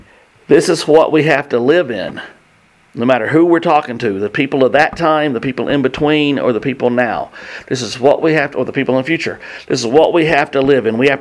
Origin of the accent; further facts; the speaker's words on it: the South, United States; I'm from the South. I thought it was over.